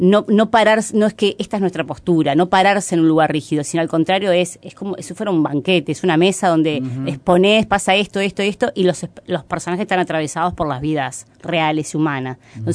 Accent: Uruguay; me parece que habla muy bien en el lugar que estamos como uruguayos, ¿no?

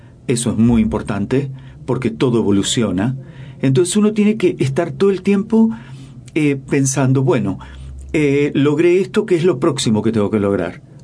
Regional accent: Uruguay; el país donde me formé, yo soy uruguayo y lo digo donde voy, en mi currículum siempre dice … Uruguay, siempre soy embajador de mi país.

